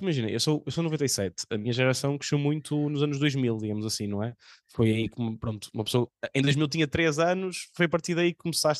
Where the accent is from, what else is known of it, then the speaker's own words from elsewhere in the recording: Valongo, Porto, Portugal; Eu sou de Valongo e mesmo assim não arranjo uma todos os dias.